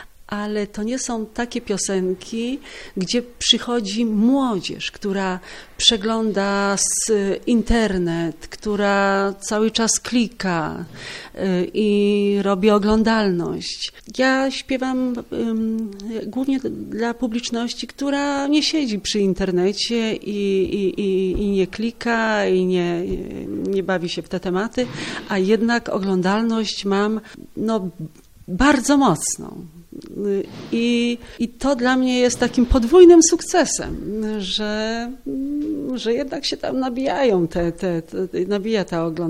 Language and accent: Polish; Silesian Voivodeship, Poland; zawsze podkreślam, że jestem Ślązaczką, jestem dumna, że jestem Ślązaczką.